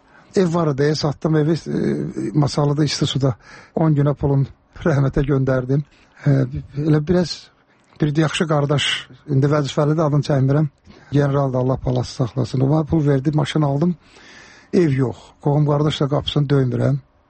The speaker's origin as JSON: {"language": "Azerbaijani", "region": "Karabakh", "country": "Azerbaijan", "said": "Məndə zarafatçı Qarabağlıyam"}